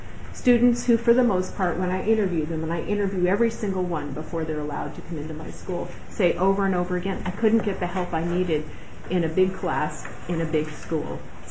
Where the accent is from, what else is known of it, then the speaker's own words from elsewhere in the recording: Anchorage, Alaska, United States; I want you to know I was born and raised in Alaska. I grew up in Anchorage. I graduated from high school in Fairbanks and started my college work there.